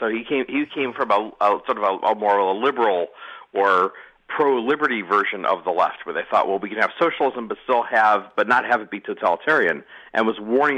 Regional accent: Charlottesville, Virginia, United States; these neo-Nazis who showed up in Charlottesville, my hometown, and a couple other places.

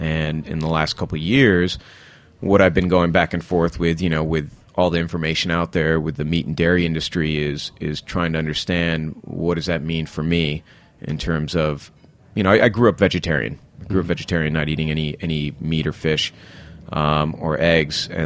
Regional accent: Rochester, New York, United States; So I was born and raised in Rochester, but just the immediate family was, and still is, in the States. All the rest of my family is back in India.

